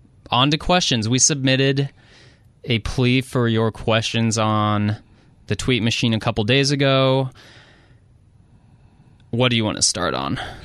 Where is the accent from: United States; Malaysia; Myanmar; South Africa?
United States; Phoenix, Arizona; Like, I grew up in Phoenix and I rooted for Marbury, and Marbury was my boy.